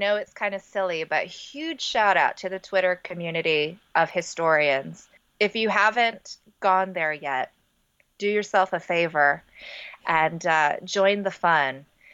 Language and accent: English; United States; You know, I realize even as an American, just how terrible my understanding of it was.